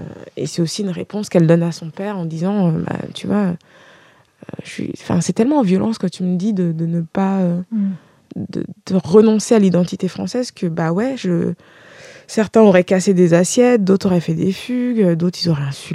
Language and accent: French; France; born there; Enfin, moi je suis née en France